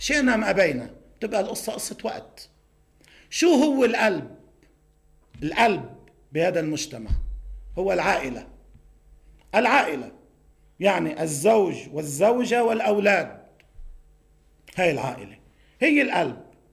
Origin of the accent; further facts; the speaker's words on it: Lebanon; واللي موجود عندنا بلبنان